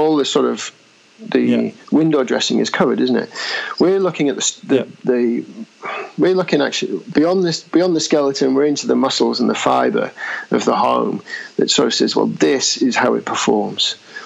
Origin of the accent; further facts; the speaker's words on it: England, United Kingdom; accent: English; I mean, obviously, might be able to tell from my accent, I'm from England. And we live quite densely. We live in small homes that are banged together.